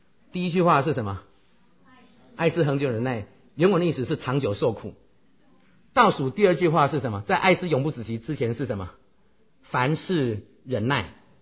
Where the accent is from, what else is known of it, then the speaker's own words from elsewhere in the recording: Taiwan; 我虽然在台湾长大，可是我父亲是湖南人，我们湖南骡子这个脾气是很厉害的